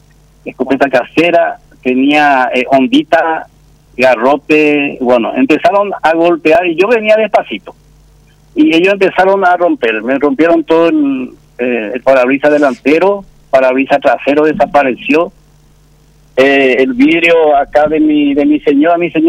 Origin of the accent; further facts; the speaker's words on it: Salto del Guairá, Canindeyú, Paraguay; Bueno, yo y mi señora somos de Salto del Guairá.